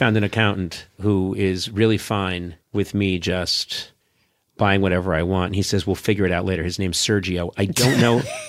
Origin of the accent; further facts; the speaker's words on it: Newton, Massachusetts, United States; I'm from Newton, Mass, and it's all good.